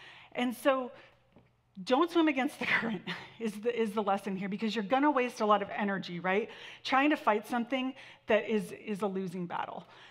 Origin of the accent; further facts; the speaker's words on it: Santa Barbara, California, United States; My brother and I we grew up in Santa Barbara